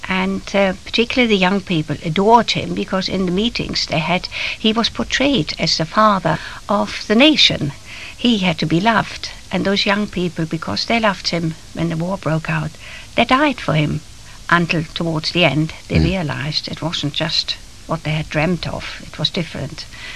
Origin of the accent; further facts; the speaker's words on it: Germany; also born or lived in Switzerland; I grew up in Germany. You see, I was born near the Lithuanian border, and I didn't go back to Switzerland until after I was a refugee, you know, in front of the Russians.